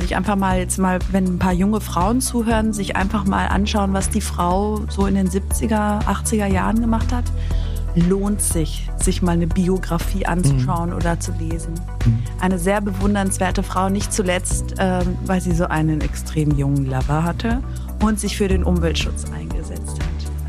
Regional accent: Thessaloniki, Central Macedonia, Greece; German is a second language; now in Berlin, Germany; Nein, es ist schon meine Heimat. Also ich habe noch Gefühle. Aber ich habe jetzt mittlerweile Gefühle für zwei Orte.

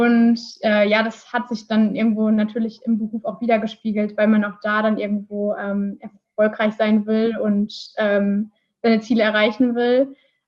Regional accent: Iserlohn, North Rhine-Westphalia, Germany; jetzt komme ich aus der Region, die nah an der Fernuni Hagen liegt, quasi die Nachbarstadt Iserlohn.

